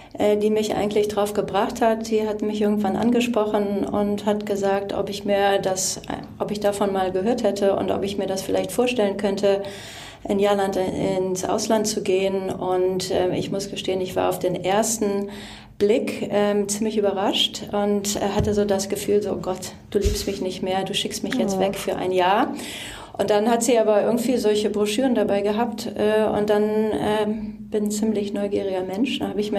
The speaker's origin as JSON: {"language": "German", "town": "Tönisvorst", "region": "North Rhine-Westphalia", "country": "Germany", "tie": "born or raised there", "said": "ich komme gebürtig aus Tönesforst. Das ist eine kleine Stadt an der Grenze zu Krefeld. Ich bin in Krefeld zur Schule gegangen."}